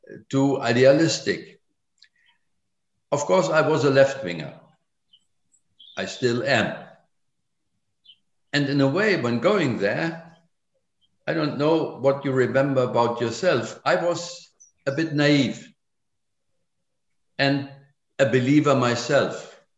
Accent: United Kingdom; It's about my parents, the Japanese thing, the living in Britain, the rising, the growing up in Britain

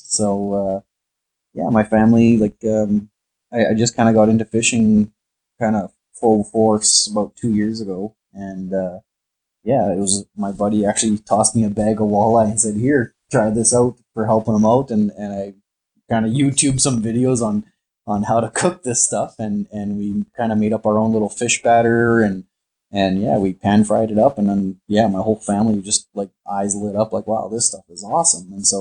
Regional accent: Winnipeg, Manitoba, Canada; I grew up in Winnipeg and like I've been here my whole life.

